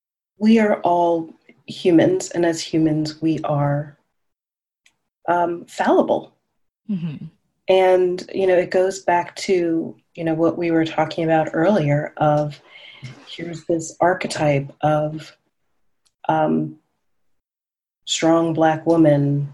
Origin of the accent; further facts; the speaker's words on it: the South, United States; But no, I'm from the South as well.